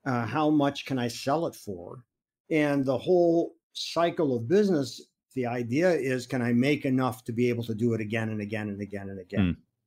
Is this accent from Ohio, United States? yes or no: yes; Akron, Ohio, United States; Well, my parents, I grew up in Akron, Ohio. My parents had retail stores.